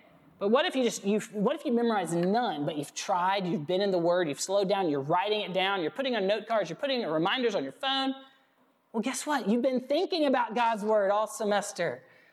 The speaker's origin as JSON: {"language": "English", "region": "Alabama", "country": "United States", "tie": "born or raised there", "said": "I grew up in Alabama."}